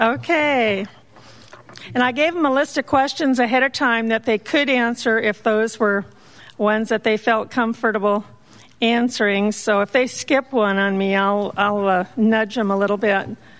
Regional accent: Burbank, California, United States; I'm the ACB membership chairperson, and I'm from Burbank, California.

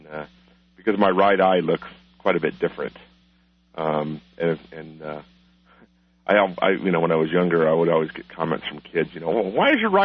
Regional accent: Tucson, Arizona, United States; also born or lived in New York; I was born in New York, and when I was about 2 years old, I moved out to Tucson because my father and my brother have asthma

